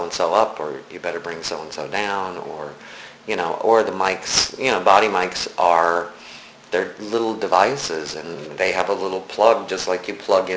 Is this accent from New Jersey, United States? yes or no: no; Nebraska, United States; I grew up in Nebraska. I grew up in a small town in Nebraska.